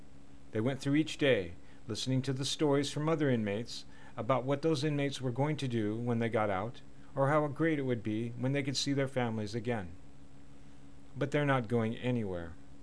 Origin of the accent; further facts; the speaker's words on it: Washington, United States; or in the case of my home state of Washington, hang 'em high.